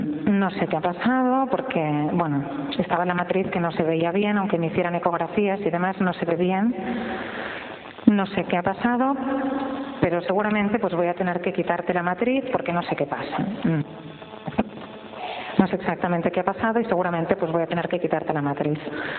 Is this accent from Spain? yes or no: yes; Barcelona, Catalonia, Spain; de Barcelona